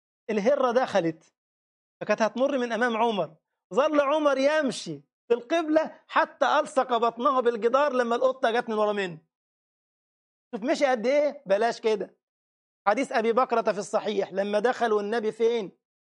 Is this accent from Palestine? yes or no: no; Egypt; انت عارفين بقى المصريين يعني ما شاء الله عليهم جنازه ويشبعوا لطم بقى خلاص، ما انا مصري على فكره